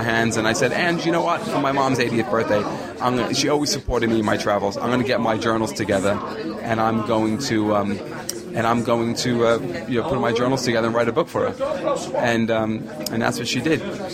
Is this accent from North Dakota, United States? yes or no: no; Bronx, New York, United States; I started on a motorcycle leaving from my hometown of the Bronx, New York, and I started to go across America by motorcycle.